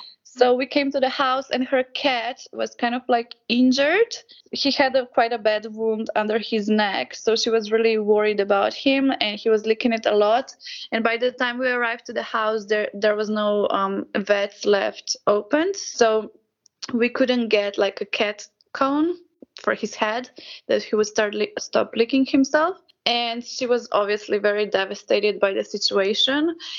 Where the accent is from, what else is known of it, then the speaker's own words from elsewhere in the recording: Ljubljana, Slovenia; English is a second language; So yeah, I was born and bred in Ljubljana.